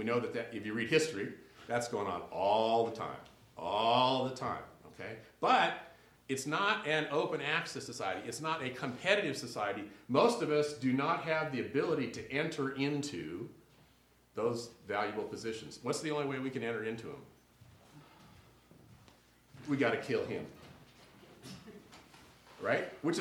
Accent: Washington, District of Columbia, United States; know it because he actually came back and played for the Washington Wizards. We're really bad. They're my hometown team, so it was an embarrassment.

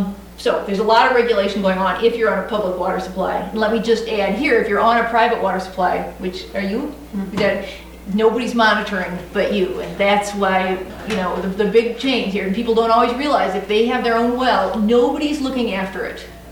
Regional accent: Indiana, United States; I know I'm from Indiana.

